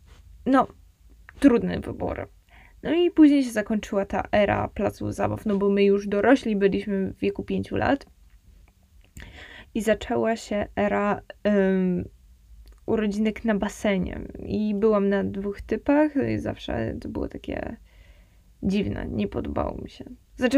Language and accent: Polish; Poznań, Greater Poland Voivodeship, Poland; U nas w Poznaniu mieliśmy w tamtym czasie, no bo ja to robiłam, kiedy miałam 6 lat, czyli 10 lat temu.